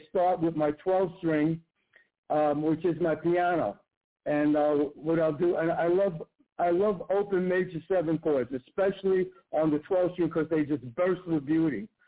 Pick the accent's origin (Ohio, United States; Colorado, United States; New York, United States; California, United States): New York, United States; New York City; I'm originally from New York City, Russell, born and raised in Bronx, New York, and spent most of my life in the five boroughs up in New York.